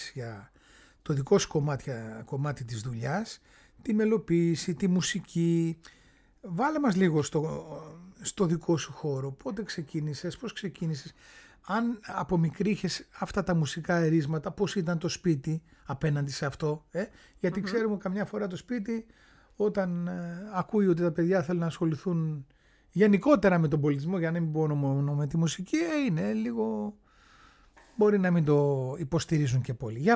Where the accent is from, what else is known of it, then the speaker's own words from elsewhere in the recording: Greece; Νιώθεις δηλαδή το συνέστημα ότι είμαι Έλληνας, ότι θέλω να κρατήσω με κάθε τρόπο τη ρίζα μου.